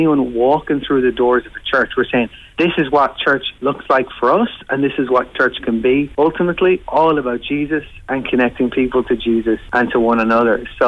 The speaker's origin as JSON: {"language": "English", "town": "Newbridge", "region": "Leinster", "country": "Ireland", "tie": "born or raised there", "lives_now": "Dublin, Ireland", "said": "Our first one, original location, is in Newbridge in County Kildare, in my hometown."}